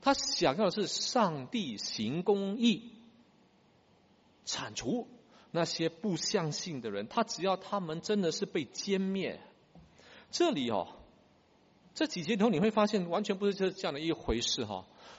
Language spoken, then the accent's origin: Chinese; Singapore; 我们新加坡人